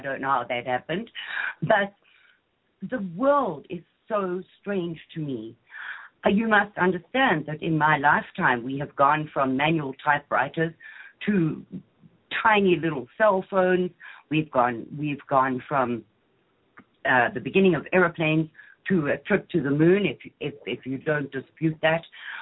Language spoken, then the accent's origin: English; Zimbabwe; born there; I was born in Rhodesia, which is now called Zimbabwe